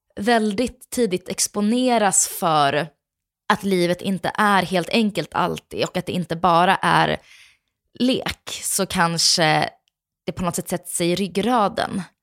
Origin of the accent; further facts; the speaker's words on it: Kronoberg County, Sweden; accent: Småland; när jag börjar prata om Växjö. Men jag har faktiskt aldrig riktigt haft en... Jag har haft lite småländska, men inte så där, ingen grov.